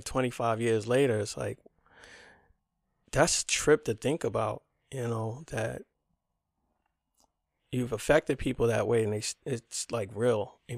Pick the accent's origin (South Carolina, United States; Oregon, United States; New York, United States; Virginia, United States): New York, United States; Brooklyn; I'm a kid from Brooklyn.